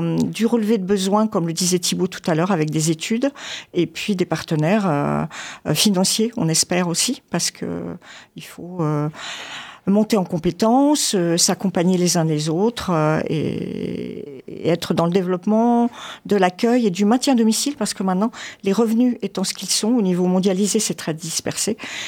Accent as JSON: {"language": "French", "town": "Niort", "region": "Nouvelle-Aquitaine", "country": "France", "tie": "born or raised there", "said": "je suis native de Niort"}